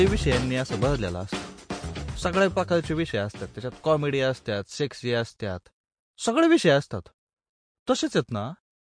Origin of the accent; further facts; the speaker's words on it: Maharashtra, India; माझं गाव आहे ना हायवे पासून 11 किलोमीटर आहे. म्हणजे आपला पुणे सोलापूर हायवे आहे ना, तो हायवे सोडून आतमध्ये 11 किलोमीटर असं कच्च्या रस्त्याने जायचं, तिथं माझं गाव आहे.